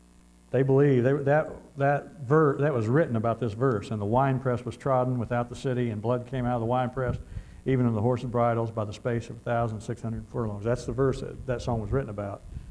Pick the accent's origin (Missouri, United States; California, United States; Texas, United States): Missouri, United States; And look, I'm from Missouri. I lean south. All right? I'm from the Show Me State